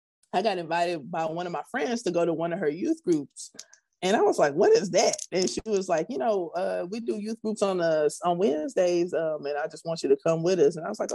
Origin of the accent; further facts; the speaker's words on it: Prairie View, Texas, United States; I grew up in the church. I grew up in Prairie View, Texas. And so grew up in a Episcopalian church.